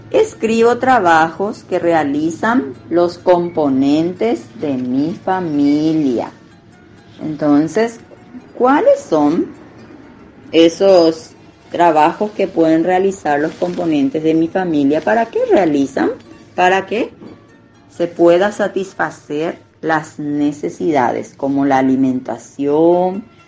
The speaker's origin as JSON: {"language": "Spanish", "country": "Paraguay", "said": "Entonces nosotros tenemos nuestros símbolos nacionales, ¿no? Que nos identifican como paraguayos"}